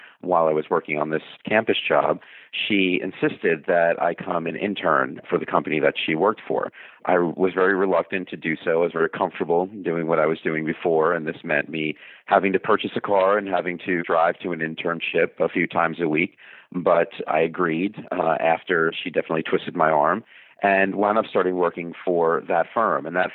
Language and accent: English; New York City, New York, United States; And growing up in New York City, I was always a Mets fan